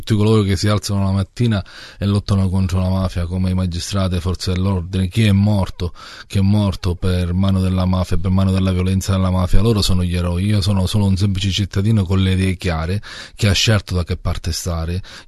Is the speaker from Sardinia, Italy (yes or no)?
no; Sicily, Italy; io sono italiano, è vero sì, ma sono fiero di essere siciliano e difendo la mia terra